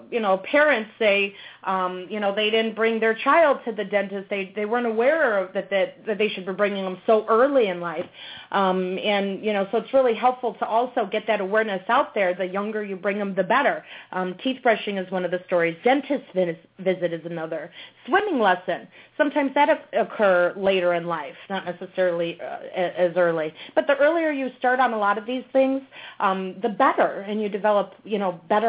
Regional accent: Chicago, Illinois, United States; moved away as an adult; now in Arizona, United States; I'm from Chicago originally and relocated to Arizona just this May. So this is my first winter I'm missing in Chicago.

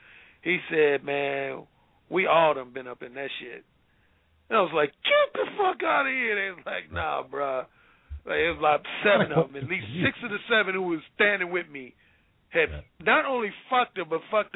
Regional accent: Gary, Indiana, United States; both from my school and from some other schools where I grew up in Gary.

